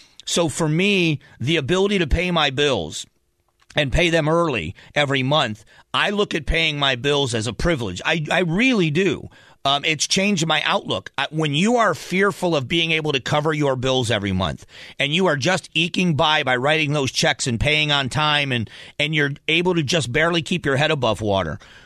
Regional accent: Florida, United States; I think Southwest Florida was a great place for a kid to grow up.

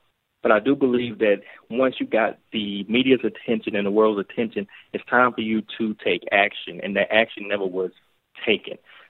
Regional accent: United States; Well, obviously, you know, as an American, we are embarrassed

